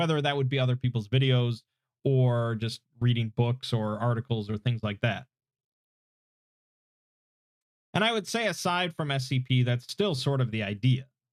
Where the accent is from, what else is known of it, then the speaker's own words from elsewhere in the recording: Midwest, United States; Must know if I'm a fellow Midwesterner. Yes, I am. I'm from the Midwest.